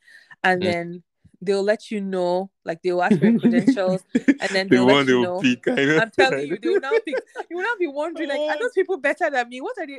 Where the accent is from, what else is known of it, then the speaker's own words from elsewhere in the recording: Nigeria; accent: Nigerian; now in Canada; Like I can speak like Nigerian, like with my Nigerian accent, and then I could automatically switch and start talking like a Canadian, right?